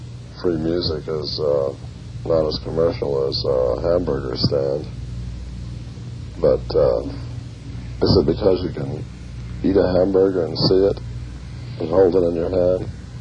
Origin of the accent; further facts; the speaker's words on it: Glendale, California, United States; also born or lived in Mojave; I was born in Glendale, California, and I was a sculptor until I reached the age of 13.